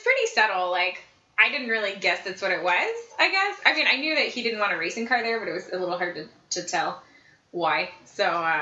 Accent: the South, United States; I don't know, I'm from the South.

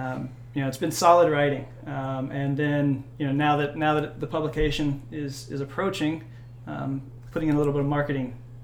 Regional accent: North Carolina, United States; born there; also born or lived in Georgia; So I was born in North Carolina, okay. But I lived kind of half and half North Carolina and Georgia

